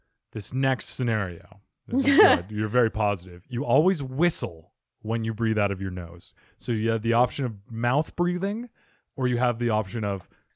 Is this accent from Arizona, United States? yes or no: yes; Arizona, United States; I'm from Arizona, so I barely even know what one looks like. We just have sand and salamanders. Cacti. Yeah, and cacti here, saguaros.